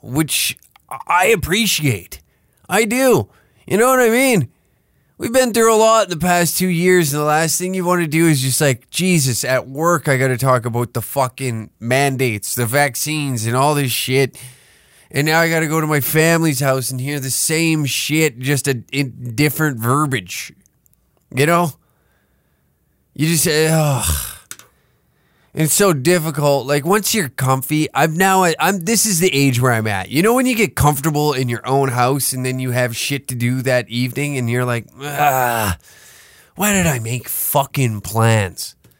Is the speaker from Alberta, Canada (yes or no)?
yes; Taber, Alberta, Canada; I didn't go back to my hometown. No. Wasn't in the cards this year. Couldn't do it. Couldn't come to terms of, like, getting in my truck and driving to Tabor, Alberta.